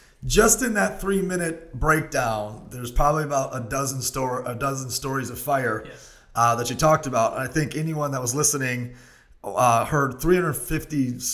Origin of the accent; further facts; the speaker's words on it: Michigan, United States; I'm from Michigan originally, super blue collar, middle class upbringing. All four grandparents worked at the same factory.